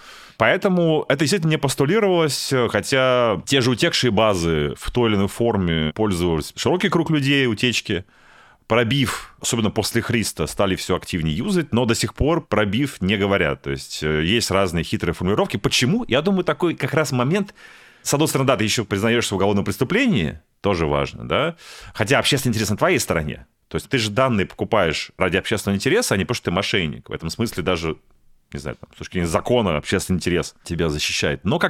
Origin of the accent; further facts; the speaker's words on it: Saint Petersburg, Russia; now in Moscow, Russia; Я же из Питера